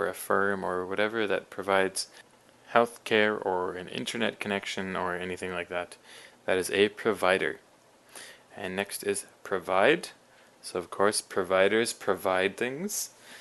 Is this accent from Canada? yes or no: yes; Canada; I know, for example, for those who don't know, I'm from Canada.